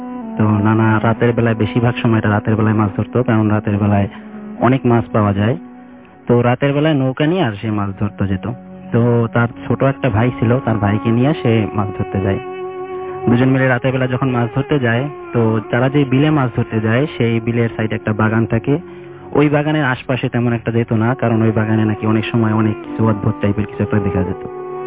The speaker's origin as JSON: {"language": "Bangla", "town": "Kotalipara", "region": "Dhaka Division", "country": "Bangladesh", "tie": "born or raised there", "lives_now": "Dhaka, Bangladesh"}